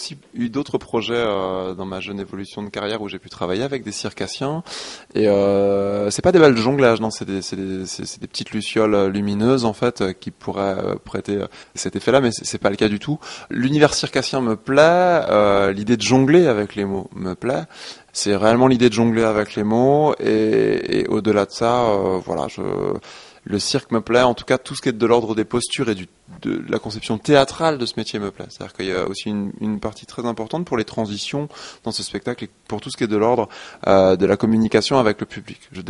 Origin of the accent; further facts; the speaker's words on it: Reims, Grand Est, France; Bah, je viens de Reims, Champagne-Ardenne en fait